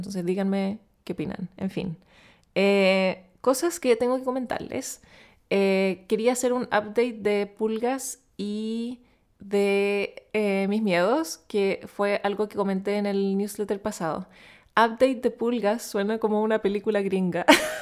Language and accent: Spanish; Chile; Por si no lo saben, soy chilena, hablo en español la mayor parte del tiempo.